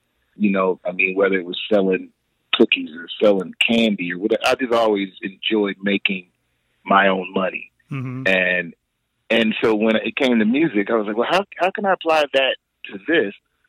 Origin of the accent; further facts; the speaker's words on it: Philadelphia, Pennsylvania, United States; So, man, a huge portion of the people that I grew up listening to in Philly, like